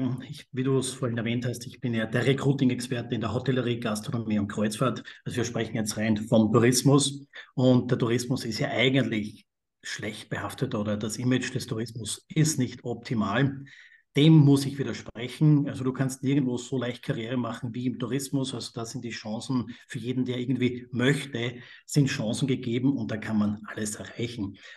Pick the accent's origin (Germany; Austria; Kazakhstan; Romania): Austria; wenn man jetzt von saisonalen Betrieben bei uns in Österreich im Winter Skigebieten oder auch im Sommer an irgendwelchen Seen